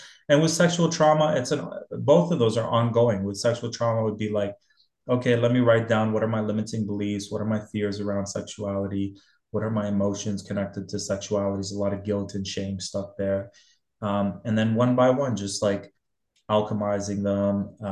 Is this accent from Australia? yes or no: no; Dubai, United Arab Emirates; when I grew up in Dubai